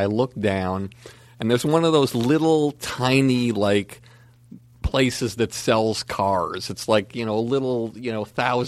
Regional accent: Longmeadow, Massachusetts, United States; because I'm this schlub from Longmeadow, Massachusetts.

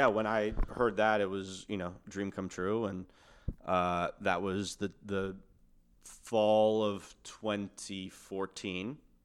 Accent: Buffalo, New York, United States; No, growing up in Buffalo was amazing.

